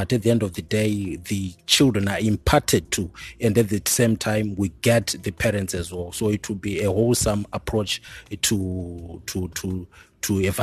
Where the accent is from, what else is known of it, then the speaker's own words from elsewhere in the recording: Gweru, Midlands, Zimbabwe; born there; I was born in Gweru, 1984, and I was raised by my granny, my grandmother.